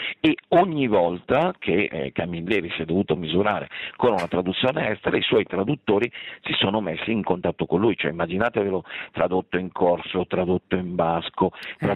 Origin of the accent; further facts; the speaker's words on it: Milan, Lombardy, Italy; per me che vengo da Milano è curioso andare a Bellinzona perché a Bellinzona si parla quasi il milanese